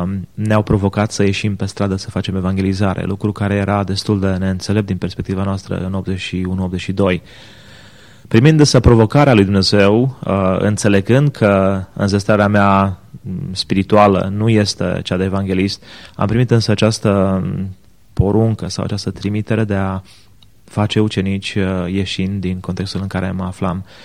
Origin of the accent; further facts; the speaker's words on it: Oradea, Bihor County, Romania; Crescând în Biserica Baptistă numărul 2 din Oradea